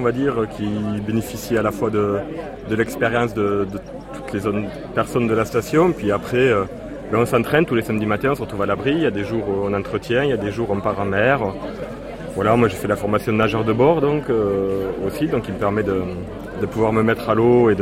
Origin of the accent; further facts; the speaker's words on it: Toulouse, Occitanie, France; also born or lived in Marseille / Singapore; now in Brittany, France; moi je suis originaire en fait de Toulouse. Après j'ai vécu quelques années dans la région marseillaise, puis en Asie, à Singapour. Et voilà, depuis 2 ans je suis arrivé en Bretagne.